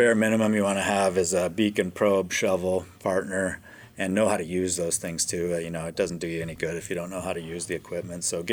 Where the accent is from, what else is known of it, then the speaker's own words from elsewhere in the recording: Juneau, Alaska, United States; I grew up here in Juneau, and I started going heli skiing with my friends when I was about 18 years old